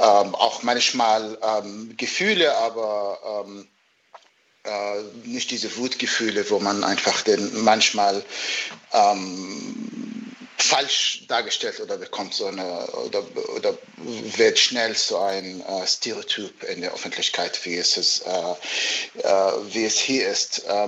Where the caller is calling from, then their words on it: Berlin, Germany; Ich bin zugeschaltet aus Berlin, aus meiner Wohnung.